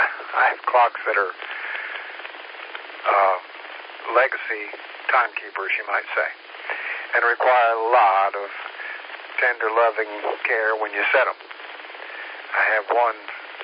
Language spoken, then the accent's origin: English; Kingsport, Tennessee, United States; That would be Bristol, Johnson City, and my hometown of Kingsport.